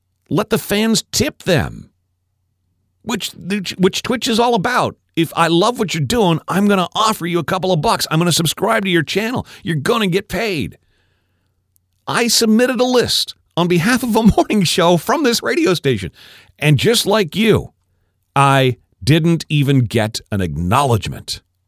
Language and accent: English; Canada; And granted, we're Canadian. We're not over the top.